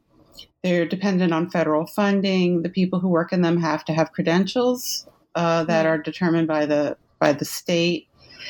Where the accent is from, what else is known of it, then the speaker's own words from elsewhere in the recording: New York City, New York, United States; born there; I was born in New York City in 1958.